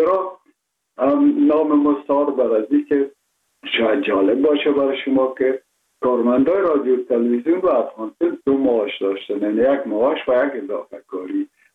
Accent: Kabul, Afghanistan; born or raised there

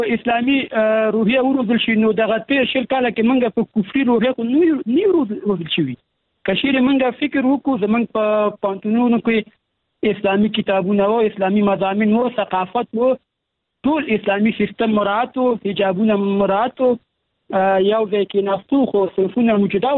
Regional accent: Afghanistan

